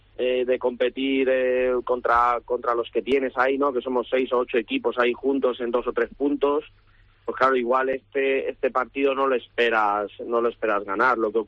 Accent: Alicante, Valencian Community, Spain; todos los que somos de Alicante pues hemos ido al Rico Pérez en diferentes épocas

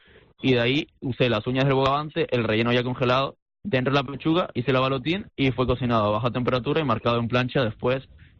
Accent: Peru; now in Canary Islands, Spain; porque yo soy peruano, vivo en Canarias, pero soy peruano.

